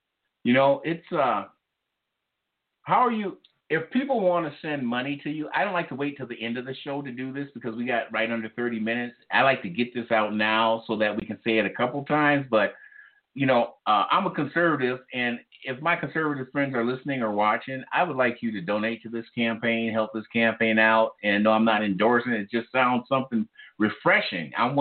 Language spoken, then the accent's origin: English; St. Paul, Minnesota, United States; As someone that was born and raised in St. Paul and then moved back to live in the city he was born in with his family, you know, I'm seeing a lot of potholes.